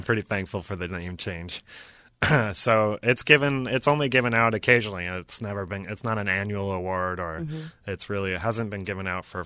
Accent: Oakland, California, United States; They had moved to Sonoma. We grew up in Oakland, but they had moved to Sonoma.

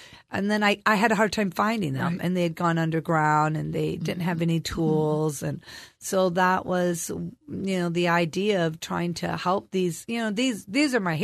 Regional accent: Michigan, United States; So I went to Chicago because I'm originally from Michigan.

